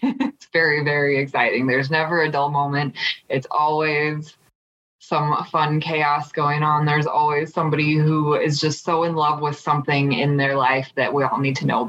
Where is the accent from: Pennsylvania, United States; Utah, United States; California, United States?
Utah, United States; I grew up in Utah. I grew up in a very religious community